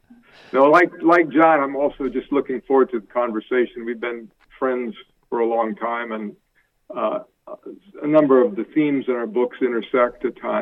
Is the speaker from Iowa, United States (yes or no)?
yes; Ames, Iowa, United States; also born or lived in Maquoketa, Iowa; And I grew up in Ames, but my secondary school was in Maquoketa, Iowa, and I just had wonderful teachers in high school and also at the university.